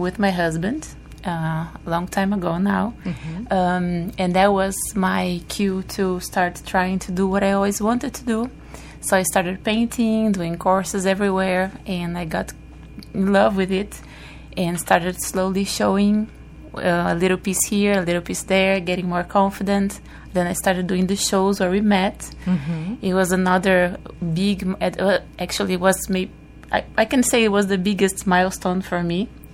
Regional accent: Brazil; I came from Brazil in a little town

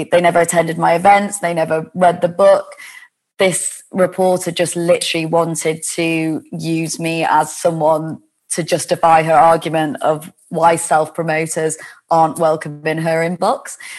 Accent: Leeds, Yorkshire and the Humber, United Kingdom; also born or lived in Manchester; now in London, United Kingdom; as a northerner from Leeds originally, but, you know, moving down to London, I came down from Manchester

